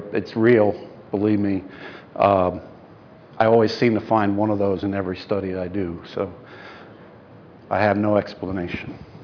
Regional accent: New York, United States; also born or lived in Mississippi; I mean, I'm from New York and I lived in Mississippi for 6 years

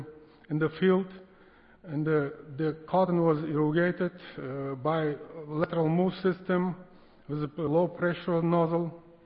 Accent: Uzbekistan; English is a second language; now in United States; So I'm from Uzbekistan, from Carlton Research Institute. I'm here in the United States as a Fulbright scholar for 9 months

